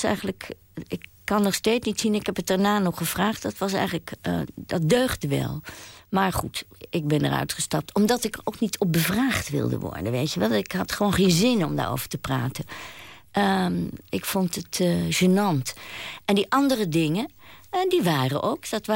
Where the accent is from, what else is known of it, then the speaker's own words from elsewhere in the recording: The Hague, South Holland, Netherlands; Ik ben een Hagenaar. Dus ik kwam op dat station. En toen ik heel klein was